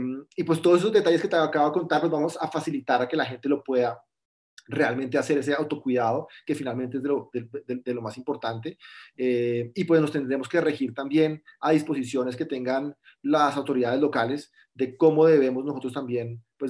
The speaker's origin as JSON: {"language": "Spanish", "country": "Colombia", "said": "cosas que, digamos, que nos representan como colombianos"}